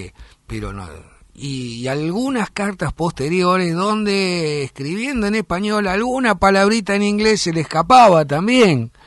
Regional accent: Quilmes, Buenos Aires Province, Argentina; Bueno, yo soy de Quilmes

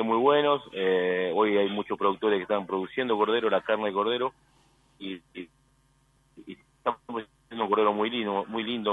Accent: Córdoba, Argentina; soy cordobés y estando mucho tiempo en Santa Fe, así que donde vivo y donde estamos trabajando.

